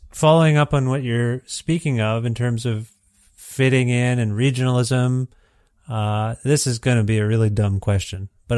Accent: Ontario, Canada; I'm from Ontario and was pretty, pretty well ensconced in a town called Guelph, Ontario, which is like a college town.

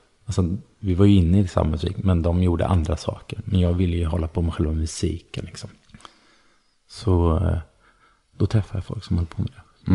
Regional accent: Sweden; Så jag växte upp i Sverige. Jag är vit.

